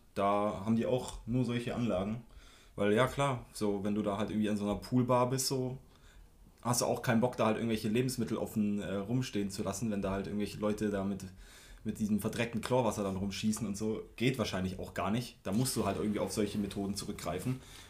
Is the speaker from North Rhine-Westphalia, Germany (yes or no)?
no; Schwenningen, Baden-Württemberg, Germany; Wo ich herkomme, in Schwenningen